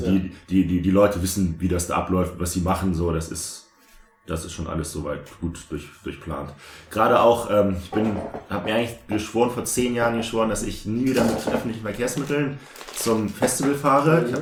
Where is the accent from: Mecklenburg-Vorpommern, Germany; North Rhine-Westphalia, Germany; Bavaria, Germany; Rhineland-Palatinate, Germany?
Rhineland-Palatinate, Germany; Mendig; Also wir sind aus Mendig, 2 Jahre vorher sind wir zurückgefahren nachts